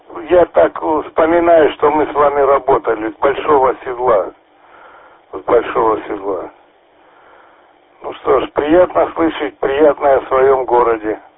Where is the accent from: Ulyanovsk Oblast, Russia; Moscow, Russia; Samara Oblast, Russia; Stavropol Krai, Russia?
Stavropol Krai, Russia; Kislovodsk; born there; Я вот родился в Кисловодске и для себя все время обнаруживаю новые места.